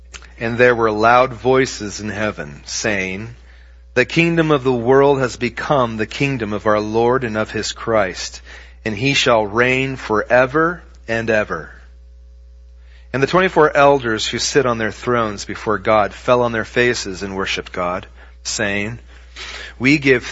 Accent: Oregon, United States; Now, I was from Oregon, and I guess we have drainage ponds there, but I don't know that I knew anybody who'd had one in their backyard.

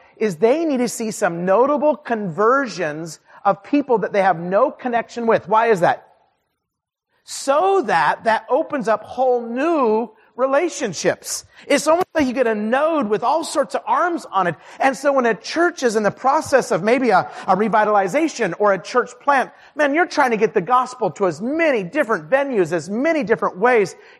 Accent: Twin Falls, Idaho, United States; I grew up in Twin Falls, Idaho. And you know, Twin Falls was, when I grew up, was about 40,000 people.

